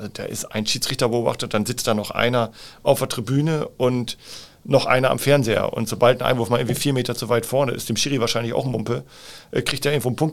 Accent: Northern Germany, Germany; Ich bin ja als Hanseat, als Norddeutscher, ich freue mich dann häufig auch eher nach innen.

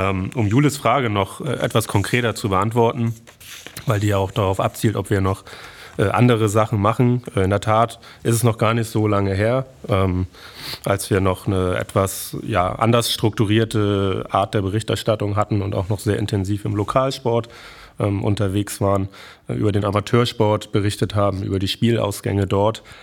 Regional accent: Schleswig-Holstein, Germany; wir kommen auch hier aus Flensburg, wohnen hier in Flensburg, beziehungsweise kommen aus Nordfriesland.

